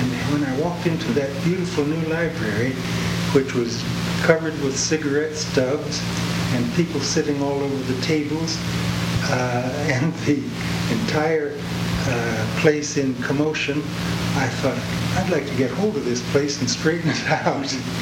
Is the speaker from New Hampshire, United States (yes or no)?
no; Mount Vernon, Ohio, United States; born there; I was born in Mount Vernon, Ohio, and I did my undergraduate college work at Oberlin College